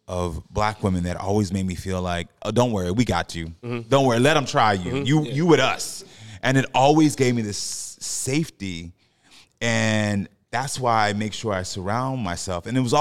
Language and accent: English; Jamaica; for me as a black gay man, there was times in, you're part Jamaican, so you know I'm Jamaican.